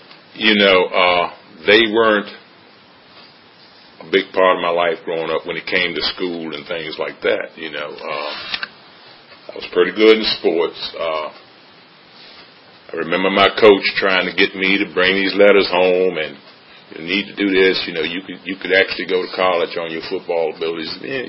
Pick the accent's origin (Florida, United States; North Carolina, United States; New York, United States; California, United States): North Carolina, United States; moved away; You know, I'm originally from North Carolina. I'm here as a part of a geographical change, which I'll get to later.